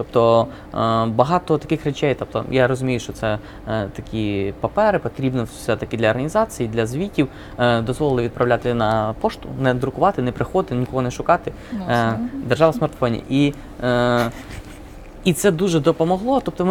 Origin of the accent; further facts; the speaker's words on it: Vinnytsia, Vinnytsia Oblast, Ukraine; От я сам вінничанин